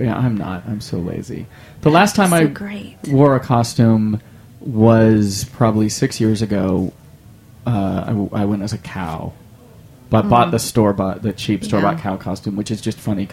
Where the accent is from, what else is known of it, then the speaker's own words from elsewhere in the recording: California, United States; now in New York, United States; I'm from California, so this was never an issue, but now that I live in New York, sometimes it's freezing on Halloween.